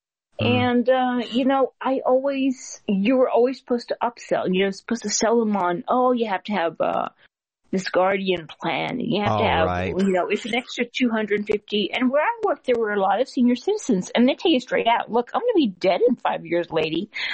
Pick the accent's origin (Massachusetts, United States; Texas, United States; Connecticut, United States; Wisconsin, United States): Texas, United States; San Antonio; I'm originally from San Antonio, and that's a big military city